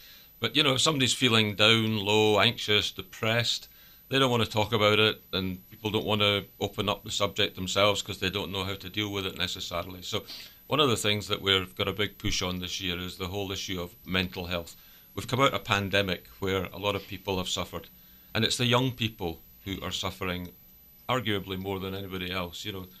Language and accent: English; Scotland, United Kingdom; Well, as you might detect from my accent, it's not round these parts. And home is Scotland. We are from just outside of Edinburgh, in the Scottish borders, between Edinburgh and the English border. A beautiful part of the country, a very rural part of the country